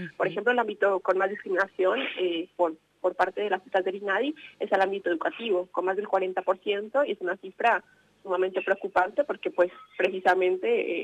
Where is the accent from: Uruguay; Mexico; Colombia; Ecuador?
Colombia; moved away; yo soy una persona migrante, pongo un poco ahí el contexto, ¿no? Como para hablar de estas dos experiencias. Soy de Colombia